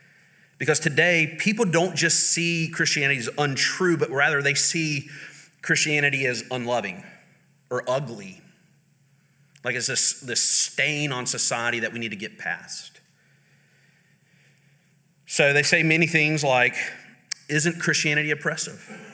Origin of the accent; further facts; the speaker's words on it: Jackson, United States; I grew up in Jackson. Like, every hospital in Jackson is named after a church.